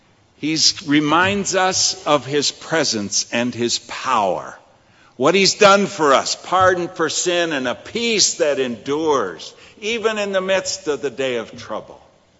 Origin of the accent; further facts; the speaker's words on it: Indiana, United States; I grew up in Indiana near Chicago.